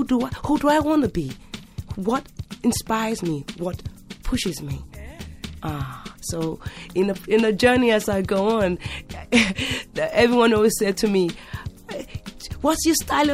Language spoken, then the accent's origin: English; Nigeria; also born or lived in England; Both my parents are originally from Nigeria. I was born in England and raised in Nigeria. My father sent me home when I was 4, and I spent 10 years.